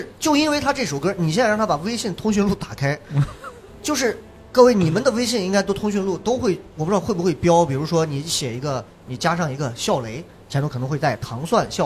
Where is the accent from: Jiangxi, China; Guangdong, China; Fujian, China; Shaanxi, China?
Shaanxi, China; accent: Shaanxi dialect; 我的陕西话为啥很多人在抖音上骂我说陕西话不标准，西安话这么烂，你这不像这儿不像那儿。